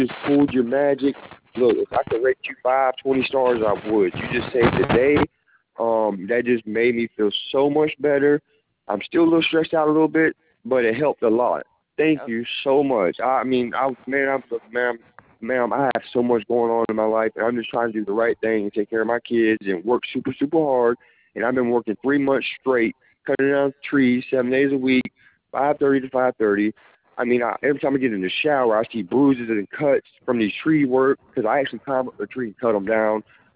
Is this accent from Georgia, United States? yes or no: yes; Savannah, Georgia, United States; I grew up in East Savannah. I'm from Savannah, Georgia. I'm a white boy. I went to Schumann, Eli Whitney, New Savannah High.